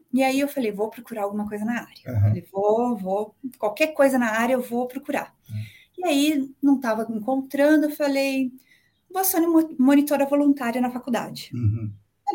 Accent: Santo André, São Paulo, Brazil; Bom, eu nasci e cresci em Santo André, região do Grande ABC, aqui de São Paulo.

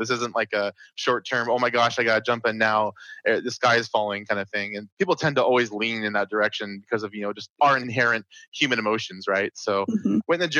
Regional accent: Washington, United States; But so basically, yeah, no, I'm from Washington State, you know, born up in the Pacific Northwest.

